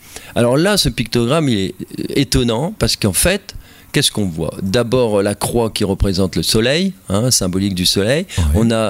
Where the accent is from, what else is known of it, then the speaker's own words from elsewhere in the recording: France; on peut décomposer chez nous en France